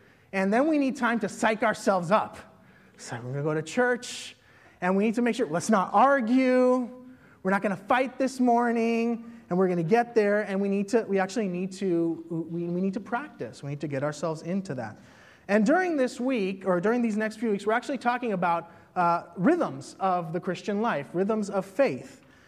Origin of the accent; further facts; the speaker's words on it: Puerto Rico; because I'm from Puerto Rico and, you know, Latinos are known for dancing